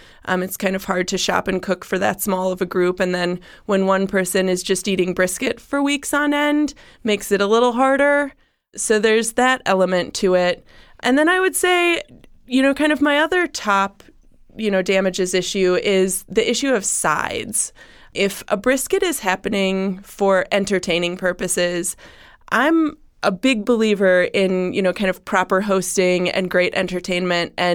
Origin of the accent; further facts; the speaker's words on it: Wisconsin, United States; now in Columbus, United States; I mean, I was raised in Wisconsin.